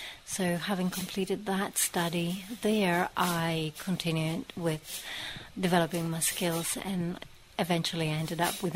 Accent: Greece; English is a second language; I come from Greece

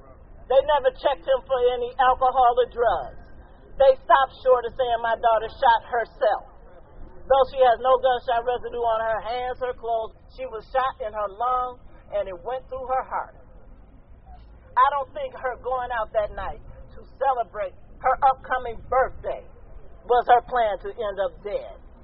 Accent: Detroit, Michigan, United States; I'm here from Detroit, and my prosecutor is Kim Worthless.

